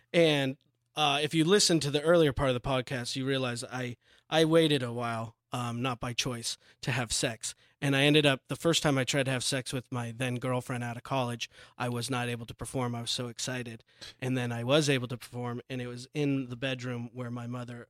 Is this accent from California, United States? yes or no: yes; Mill Valley, California, United States; also born or lived in Chicago; Marin County. I grew up in Mill Valley. Born in Chicago. Most of my family's in Chicago.